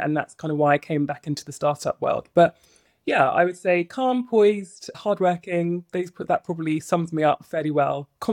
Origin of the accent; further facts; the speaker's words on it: East of England, United Kingdom; I'm Nigerian by background. So there are lots of other doctors in my family too. I grew up in the home county. So I grew up in Bedfordshire in suburbia, white suburbia.